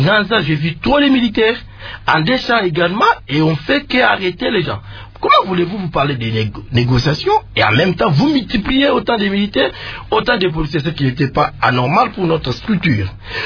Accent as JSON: {"language": "French", "region": "Kasaï", "country": "DR Congo", "said": "Mais ce n'est pas le cas chez moi au Kassai. Au Kassai, une province de 5 territoires, avec deux petites villes"}